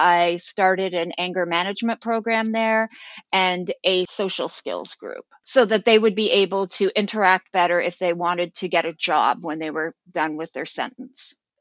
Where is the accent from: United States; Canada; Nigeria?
Canada; Toronto, Ontario; I grew up in Toronto, Canada